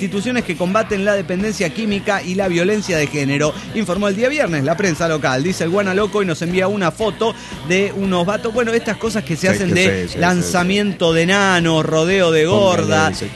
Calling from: Olavarría, Buenos Aires Province, Argentina; En Argentina, ¿cómo están? Es la primera vez que les escribo, pero los escucho hace bastante tiempo.

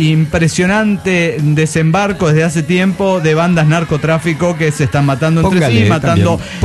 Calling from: Guadalajara, Jalisco, Mexico; Hola, ¿cómo están, amigos? … de Guadalajara, Jalisco, México.

